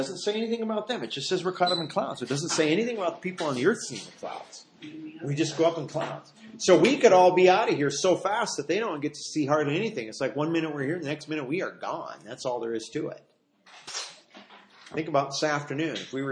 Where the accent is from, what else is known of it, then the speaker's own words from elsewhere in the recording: Midwest, United States; I grew up in the Midwest where you have electrical storms a lot in the summer